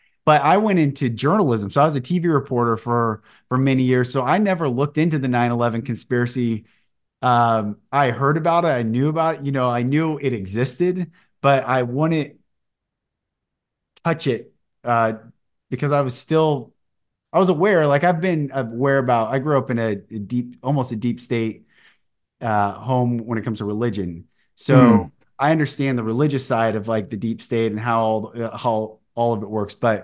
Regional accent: Seattle, Washington, United States; I grew up in Seattle and I'm on my way.

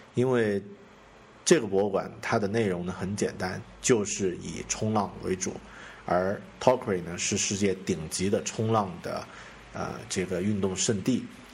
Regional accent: Yunnan, China; 我是来自云南山区的狗熊我老婆也是云南本地人

